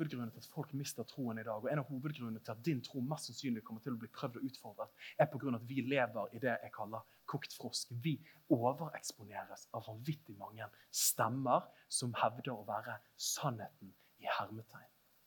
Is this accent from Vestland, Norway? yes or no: yes; Bergen, Vestland, Norway; Jeg kommer jo fra Åsane bydel i Bergen, og vi er kjent for IKEA og motorvei.